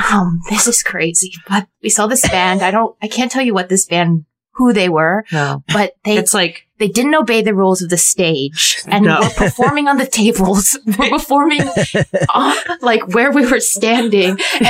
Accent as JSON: {"language": "English", "town": "San Francisco", "region": "California", "country": "United States", "tie": "born or raised there", "said": "I was born in San Francisco, so I was there."}